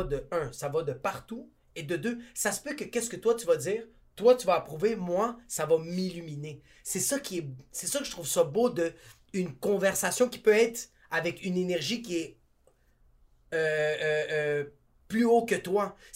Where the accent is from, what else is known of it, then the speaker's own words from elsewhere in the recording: El Salvador; Moi, je suis parti du Salvador pour arriver ici.